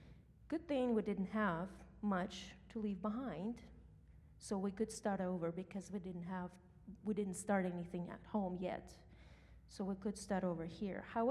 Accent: Ukraine; moved away as an adult; now in United States; I came from Ukraine in 2005. It's been a minute. Not a refugee. It was my choice to come here to the better country for a better future for my children.

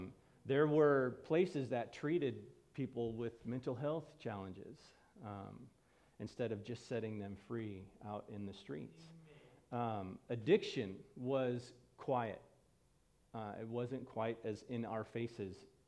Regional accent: Los Angeles, California, United States; now in Portland, United States; When we moved up here, and I born and raised in Los Angeles, and so unique perspectives on population

